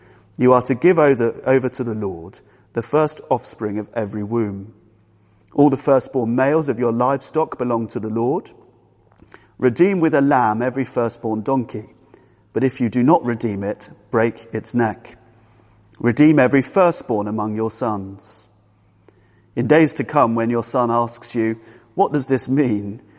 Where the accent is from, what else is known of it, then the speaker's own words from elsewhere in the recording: United Kingdom; If we're British, we might respond to good news with a celebratory nod of the head or even a joyous mini fist pump.